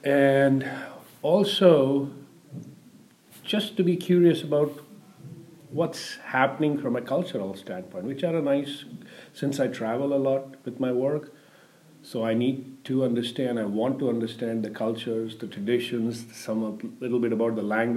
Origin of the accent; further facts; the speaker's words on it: India; growing up in India, I listened to mostly Indian music